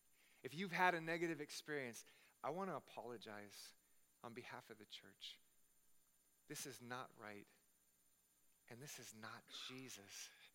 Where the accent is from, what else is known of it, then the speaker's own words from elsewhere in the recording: Hawaii, United States; I was bullied a lot as a child because I didn't look like the other kids I grew up with in Hawaii.